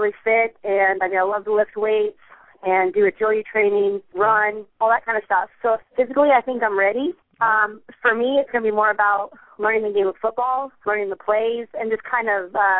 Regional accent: Willcox, Arizona, United States; I'm number 84. I'm going to be playing running back and defensive back, and I'm originally from Wilcox, Arizona.

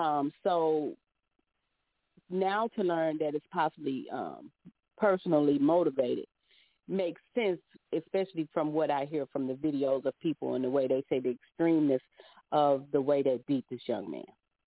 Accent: Memphis, Tennessee, United States; So when I grew up in Memphis, we looking at the late 70s, early 80s.

